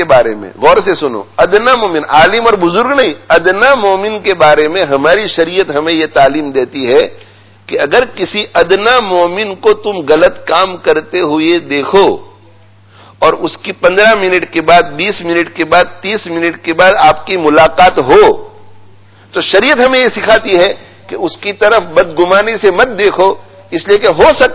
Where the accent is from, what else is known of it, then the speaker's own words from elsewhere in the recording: Bhuria, India; ہم جب بچپن میں تھے نا, بچپن میں تو اسکول کے اندر ہمیں یہ سکھایا گیا تھا, انڈیا کی بات کر رہا ہوں, بھوریا گاؤں کی, وہاں اسکول میں میں جاتا تھا